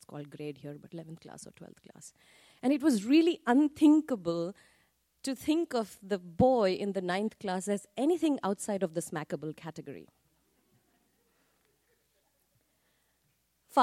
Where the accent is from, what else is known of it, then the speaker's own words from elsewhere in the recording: Delhi, India; When I was growing up in Delhi in the 70s, the general understanding amongst young girls were that boys who were younger than them were just younger brothers.